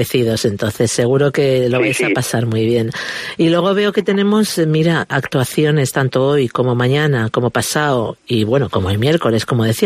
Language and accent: Spanish; Madrid, Community of Madrid, Spain; Como yo, que yo soy de Madrid.